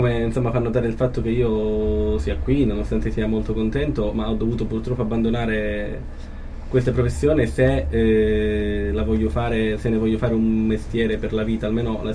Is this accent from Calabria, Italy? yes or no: yes; Catanzaro, Calabria, Italy; Vengo da Catanzaro